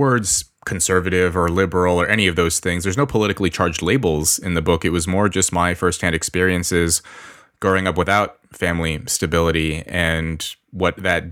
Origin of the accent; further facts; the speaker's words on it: Los Angeles, California, United States; I was born into poverty in Los Angeles.